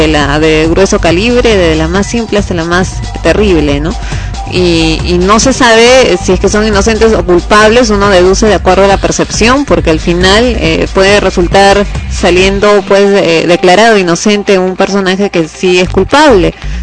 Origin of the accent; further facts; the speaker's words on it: Peru; todos esos argumentos hacen que uno como peruano, peruana, tenga dudas, tenga temor